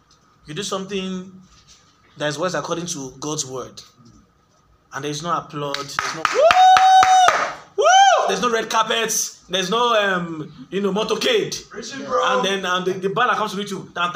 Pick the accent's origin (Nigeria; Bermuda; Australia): Nigeria; I'm Nigerian.